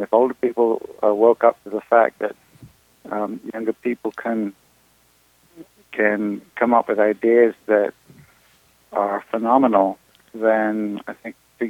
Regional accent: England, United Kingdom; now in United States; first of all, I'm from England

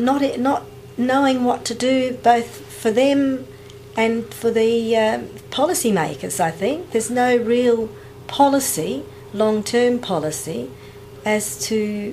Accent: Nullarbor Plain, Australia; I come from Australia. I actually grew up on the edge of the Nullarbor Plain, on the edge of the desert, which is midway between Western Australia and South Australia.

